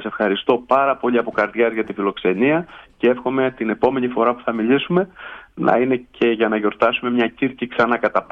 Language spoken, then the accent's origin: Greek; Alexandroupoli, Eastern Macedonia and Thrace, Greece; και εγώ επειδή κατάγομαι από την Αλεξανδρούπολη, αμέσως αντιδράσαμε